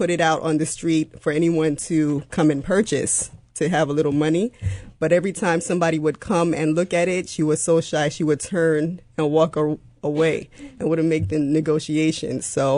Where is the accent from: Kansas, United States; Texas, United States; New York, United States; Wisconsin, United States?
New York, United States; New York City; Born and raised in the Bronx